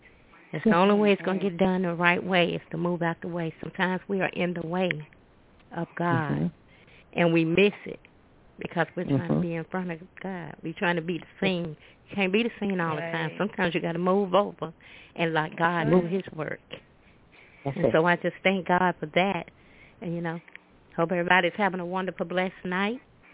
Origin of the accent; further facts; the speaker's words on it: North Carolina, United States; I'm from North Carolina.